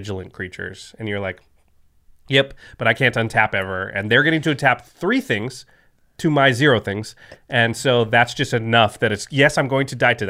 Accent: Portland, Oregon, United States

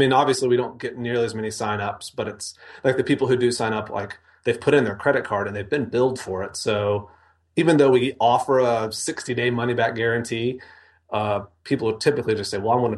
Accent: Mississippi, United States; moved away as an adult; now in Denver, United States; I grew up in Mississippi. My wife and I got married, and then a week later moved out to Denver just for kicks.

